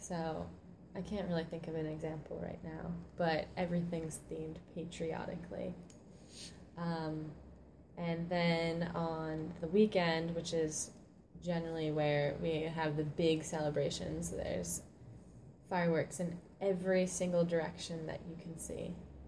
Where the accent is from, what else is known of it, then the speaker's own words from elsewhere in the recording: Upper Black Eddy, Pennsylvania, United States; I'm from Upper Black Eddy, Pennsylvania, in the United States. It's near Philadelphia.